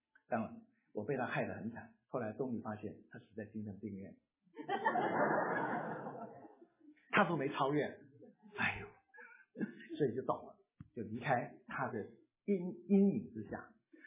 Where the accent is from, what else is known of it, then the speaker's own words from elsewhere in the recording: China; 我们中国人很会做这个啊